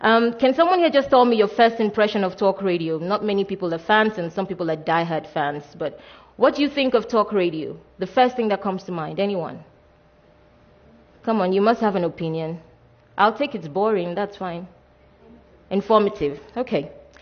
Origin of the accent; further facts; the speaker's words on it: Nigeria; I'm Nigerian.